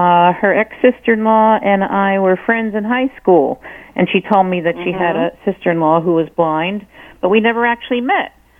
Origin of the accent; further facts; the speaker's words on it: Perth Amboy, New Jersey, United States; I'm from Perth Amboy